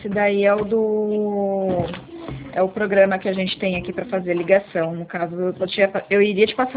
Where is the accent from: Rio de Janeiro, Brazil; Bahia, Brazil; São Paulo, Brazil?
São Paulo, Brazil; Santa Bárbara d'Oeste; Meu DDD é 11, mas eu sou daqui de Santa Bárbara